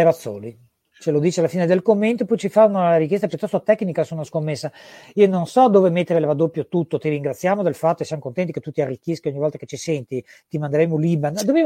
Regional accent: Trieste, Friuli-Venezia Giulia, Italy; Io sono di Trieste, quindi le zuppe di pesce le apprezzo tantissimo.

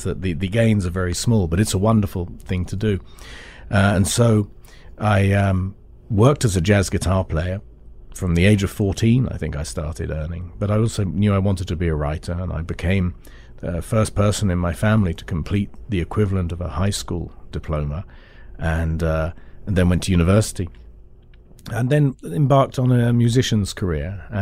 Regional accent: England, United Kingdom; I came from, I would say, a sort of, in England, we would be called showbiz Jews.

